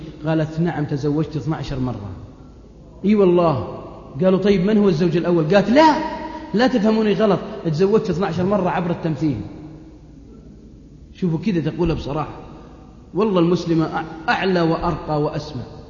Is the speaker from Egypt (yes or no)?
no; Saudi Arabia; انسانه مرموقه في بلادنا السعوديه